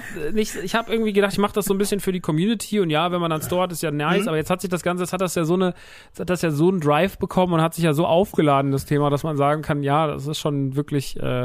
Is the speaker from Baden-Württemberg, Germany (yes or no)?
no; Rodgau, Hesse, Germany; Ich komme so aus dem Rottgau.